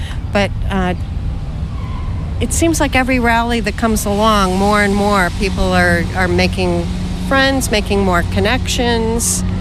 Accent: Haverhill, Massachusetts, United States; I'm from Haverhill, Mass.

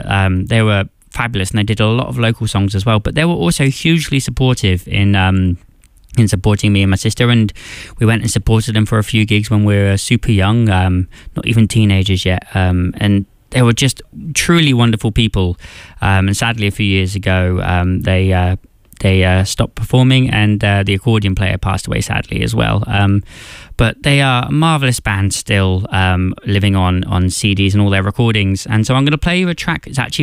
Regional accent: South West England, United Kingdom; around where I grew up in Somerset, Dorset border.

